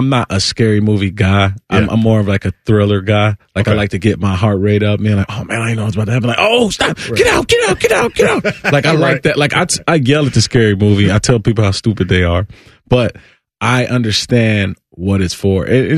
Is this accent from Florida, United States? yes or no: no; Cincinnati, Ohio, United States; Just growing up in the Natty, like, you know, it's just, it's a thing.